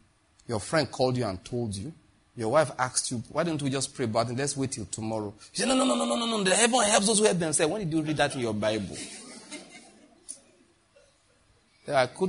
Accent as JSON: {"language": "English", "town": "Enugu", "region": "Enugu State", "country": "Nigeria", "said": "It's because I'm from Enugu."}